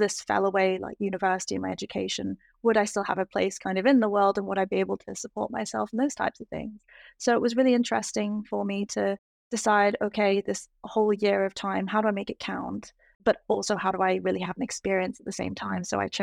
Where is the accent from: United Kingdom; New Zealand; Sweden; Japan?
United Kingdom; England; now in United States; being from the north of England, where arguably, you know, the best sense of humor is.